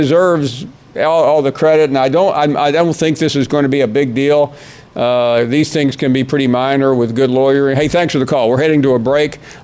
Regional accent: Memphis, Tennessee, United States; Listen, I grew up in Memphis, as you may have heard me say, so Arkansas was a big team to me, and I've told my friends in Arkansas, I was an Arkansas fan growing up, because it was across the river

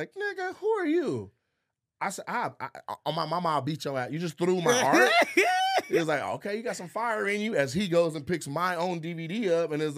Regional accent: Seattle, Washington, United States; I'm from Seattle. We don't have an urban comedy scene like that.

